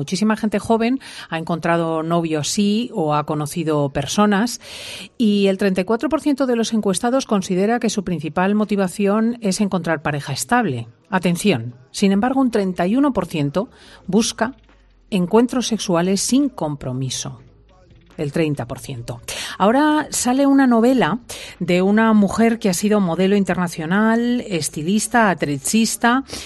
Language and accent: Spanish; Spain